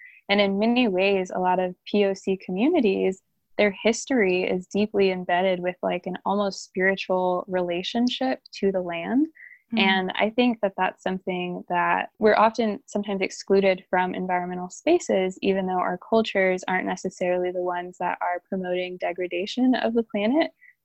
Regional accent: United States; Yeah, so if I take it back to my ancestors, because I'm African American, they were stolen from their land and they were shipped here to the United States on boats.

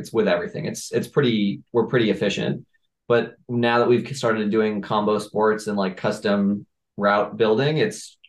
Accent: New York, United States; And I grew up in New York.

